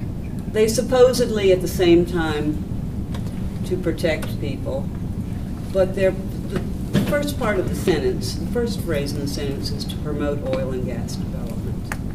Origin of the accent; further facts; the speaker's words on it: New York, United States; I'm from Ulster County. I just want to say something.